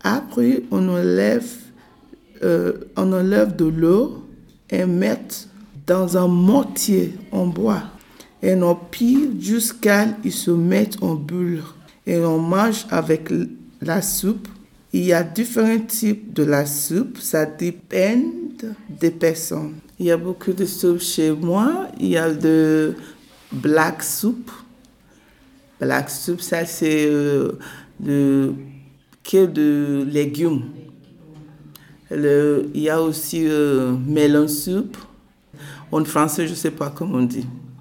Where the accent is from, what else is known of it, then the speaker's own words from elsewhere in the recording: Nigeria; Je viens du Nigeria. Je suis ici depuis 2015 avec mes enfants, deux garçons.